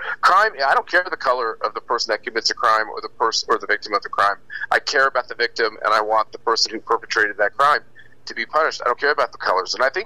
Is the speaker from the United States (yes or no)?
yes; Houston, Texas, United States; also born or lived in Kansas; the America that I grew up with in Kansas and Houston, Texas, and the places I grew up